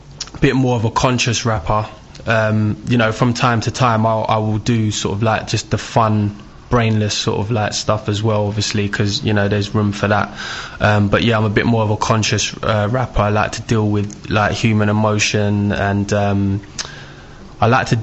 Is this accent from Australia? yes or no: no; Stevenage, East of England, United Kingdom; that was just basically filmed in my hometown of Stevenage.